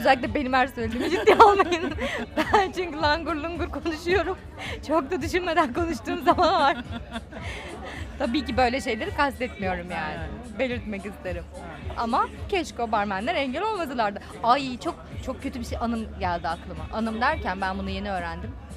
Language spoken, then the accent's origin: Turkish; Kadıköy, Istanbul, Turkey; Neyse işte benim gençliğim Kadıköy'de geçti.